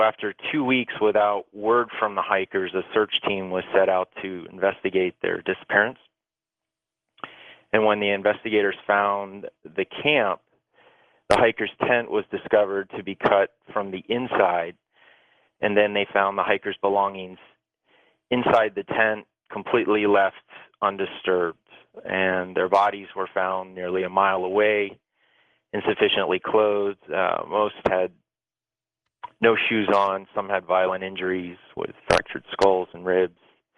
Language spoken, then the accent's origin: English; Florida, United States; Well, you know, I grew up in Florida and moved out to California mainly to surf